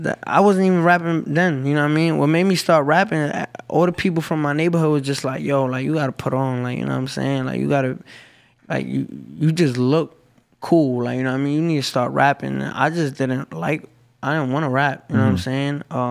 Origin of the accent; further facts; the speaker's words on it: Brooklyn, New York, United States; Growing up in Bushwick is just, you know, regular street shit. Like, if you from New York, you already know how Brooklyn give it up.